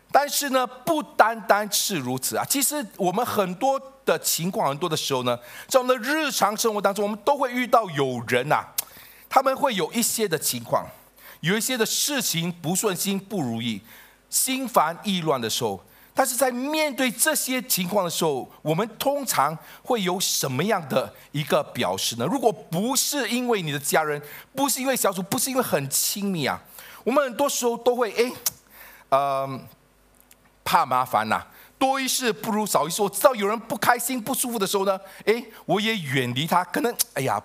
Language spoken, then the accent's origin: Chinese; Chaozhou, Guangdong, China; 我是潮州人